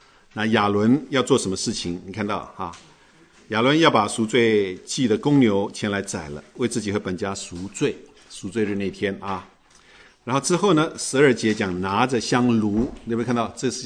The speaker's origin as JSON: {"language": "Chinese", "country": "China", "said": "不像我们中国人是还一根一根的香"}